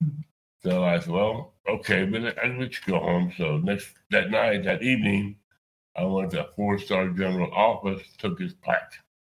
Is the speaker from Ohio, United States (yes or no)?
yes; Cincinnati, Ohio, United States; Cincinnati.